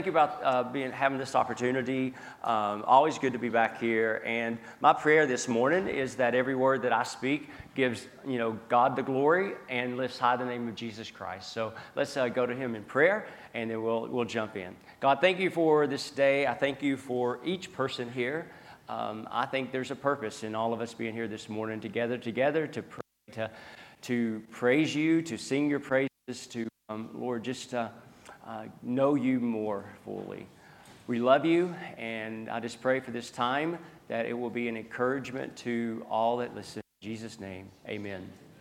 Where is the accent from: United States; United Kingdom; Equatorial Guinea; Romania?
United States; In fact, my home country, the U.S., and as a citizen of the U.S.